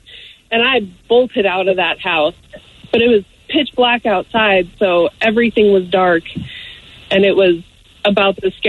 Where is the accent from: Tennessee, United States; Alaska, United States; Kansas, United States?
Alaska, United States; So my story is, I grew up in Alaska, and I lived in a three-story house.